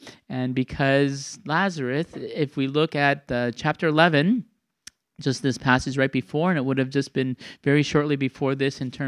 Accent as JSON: {"language": "English", "town": "Milwaukee", "region": "Wisconsin", "country": "United States", "tie": "born or raised there", "said": "It's back in my hometown of Milwaukee, so I won't be able to go."}